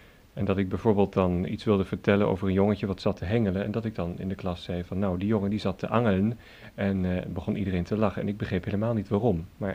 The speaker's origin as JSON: {"language": "Dutch", "town": "Garmisch-Partenkirchen", "region": "Bavaria", "country": "Germany", "tie": "born or raised there", "said": "Ik ben geboren in Beieren in Zuid-Duitsland, vele jaren geleden. En heb daar een hele fijne jeugd gehad, omdat ja, we waren daar omgeven door schitterende natuur, die bergen daar"}